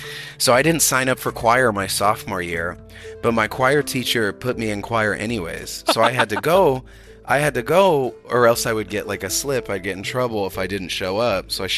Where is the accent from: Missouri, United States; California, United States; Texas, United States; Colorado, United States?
Colorado, United States; also born or lived in North Carolina / Connecticut; Parents are Puerto Rican. I was born in North Carolina, and then I moved with my mom to Connecticut and then Colorado. All my formative years happened in Colorado, and then I went to college in New York.